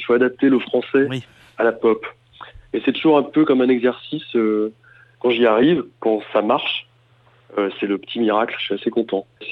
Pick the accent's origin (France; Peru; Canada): France; Brittany; peut-être parce que c'est aussi en face de la Bretagne et que j'ai grandi en Bretagne.